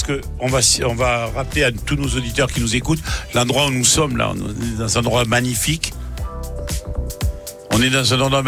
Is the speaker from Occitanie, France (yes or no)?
no; Marseille, Provence-Alpes-Côte d'Azur, France; quand on est marseillais, qu'on voit cette transformation